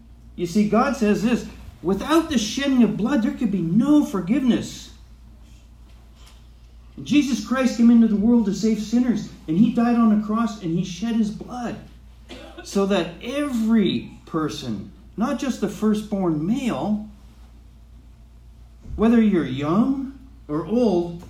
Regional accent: Canada; now in United States; I'm glad I live in North America, by the way. And I love the United States, even though I'm a Canadian.

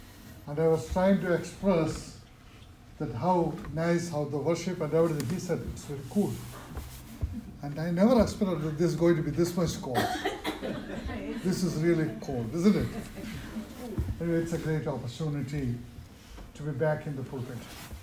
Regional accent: India; When I was growing up in India

